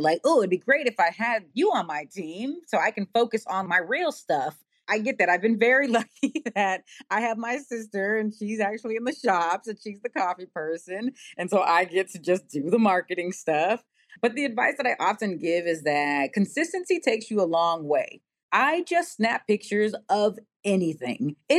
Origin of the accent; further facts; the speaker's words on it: San Jose, California, United States; We're Black women, right? And we are also from San Jose.